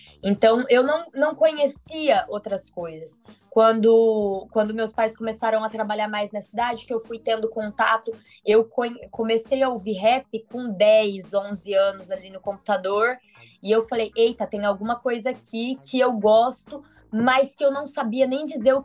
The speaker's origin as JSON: {"language": "Portuguese", "town": "Barbosa", "region": "São Paulo", "country": "Brazil", "moved": "as an adult", "said": "E aí eu saí de Barbosa sem saber que eu era uma pessoa preta."}